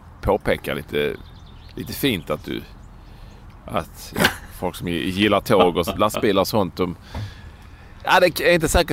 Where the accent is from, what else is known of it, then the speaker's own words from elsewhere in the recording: Sweden; Trots att jag är svensk.